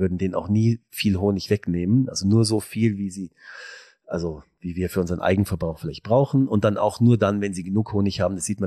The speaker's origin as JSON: {"language": "German", "town": "Munich", "region": "Bavaria", "country": "Germany", "tie": "born or raised there", "said": "ein Platz, wo wir eigentlich herkommen oder wo ich herkomme. Ja, ich bin ja mein Leben lang letztendlich da in der Münchner Region groß geworden."}